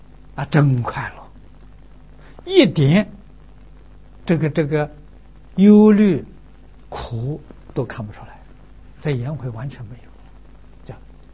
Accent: China; 我们中国人讲气氛的

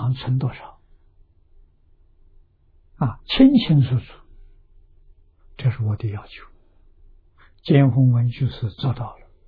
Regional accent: China; 所以阿罗汉的意思相当我们中国人讲的毕业了

